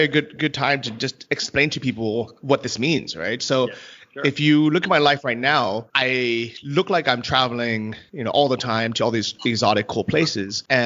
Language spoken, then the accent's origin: English; San Francisco, California, United States; Yeah, so I grew up with my parents, are both from Taiwan, and I grew up in San Francisco, and my school was all Asian